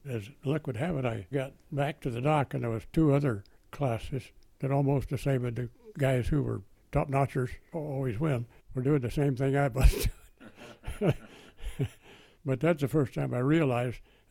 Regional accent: Fresno, California, United States; I was from Fresno. There's no water in Fresno.

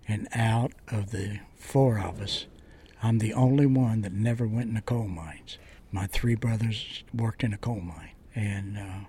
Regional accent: Logan, West Virginia, United States; now in Orlando, United States; I am from Logan, West Virginia. It was a small mining town. At the time I was growing up, it was probably 15, maybe 20,000 people, and now it's probably 8,000 people.

